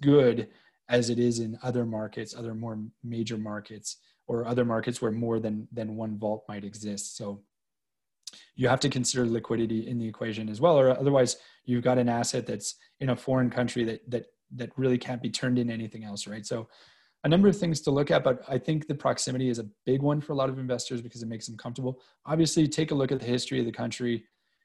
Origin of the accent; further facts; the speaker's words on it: Canada; even though I don't really see it that way as a Canadian.